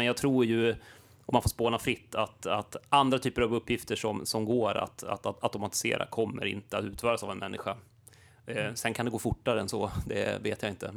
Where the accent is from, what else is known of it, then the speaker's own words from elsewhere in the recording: Siljansnäs, Dalarna County, Sweden; Jag är ju född i Siljansnäs och uppvuxen i Siljansnäs och Leksand.